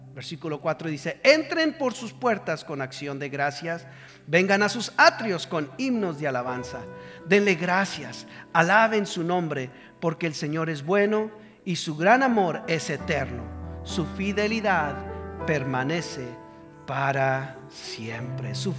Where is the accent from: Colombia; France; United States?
United States; McAllen, Texas; Yo soy del área de McAllen, Texas. ¿Alguien de McAllen, del Valle, por decirlo así?